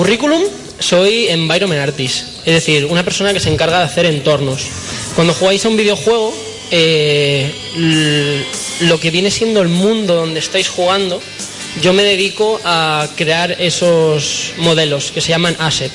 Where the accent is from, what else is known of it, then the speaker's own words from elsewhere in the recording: Extremadura, Spain; me gusta mucho España y me gusta mucho mi tierra. Bueno, prefiero más... O otras zonas de Extremadura, pero...